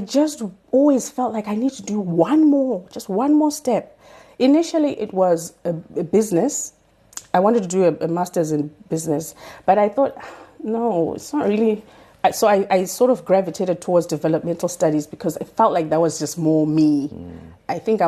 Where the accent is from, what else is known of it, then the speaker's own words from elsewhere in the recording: Harare, Zimbabwe; born there; I was born in Harare, in Zimbabwe, at Mbuyanyanda Hospital, to my parents.